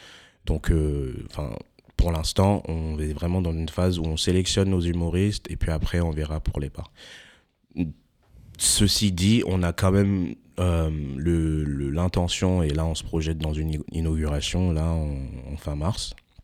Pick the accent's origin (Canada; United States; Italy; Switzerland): United States; now in France; depuis que je suis assez jeune, en fait, j'ai grandi aux États-Unis.